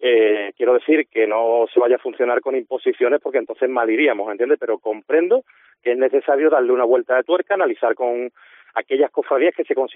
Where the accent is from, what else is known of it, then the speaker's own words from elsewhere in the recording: Cádiz, Andalusia, Spain; yo soy de Cádiz y yo lógicamente defiendo la forma de cargar de Cádiz.